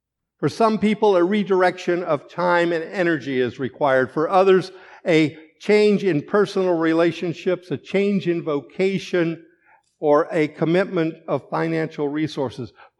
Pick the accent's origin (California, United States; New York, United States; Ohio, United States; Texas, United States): California, United States; We left a place we called home. I grew up in California.